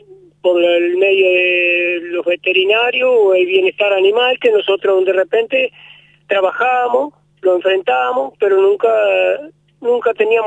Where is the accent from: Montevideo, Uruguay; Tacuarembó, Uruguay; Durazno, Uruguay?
Durazno, Uruguay; soy del departamento de Durazno, por razones de trabajo ando en el departamento.